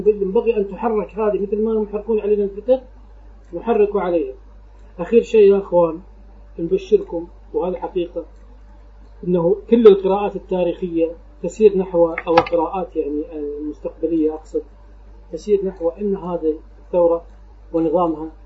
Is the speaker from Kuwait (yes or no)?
yes; Kuwait; حتى هم نقلوا الصراع الطبقي عندنا في الكويت